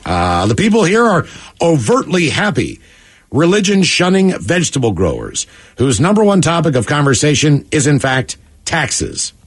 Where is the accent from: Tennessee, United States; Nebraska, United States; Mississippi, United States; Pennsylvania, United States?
Mississippi, United States; Stereotypes about my home state after being asked on a plane is... Ku Klux Klan people.